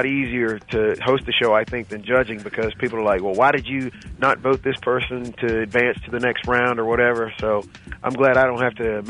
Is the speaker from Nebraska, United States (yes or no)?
no; Dallas, Texas, United States; Well, I'm understanding that people in my hometown of Dallas and also in Fort Worth really like what I do.